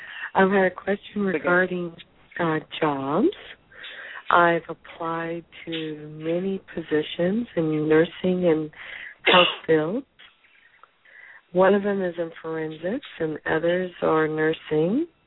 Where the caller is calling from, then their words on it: California, United States; I'm calling from California.